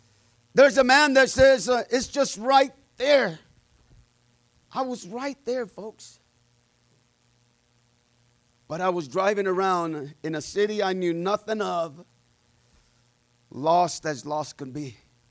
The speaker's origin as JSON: {"language": "English", "region": "Jalisco", "country": "Mexico", "tie": "born or raised there", "said": "is there in the state of Jalisco. That's where I come from. And I'm there. We're coming back from my hometown."}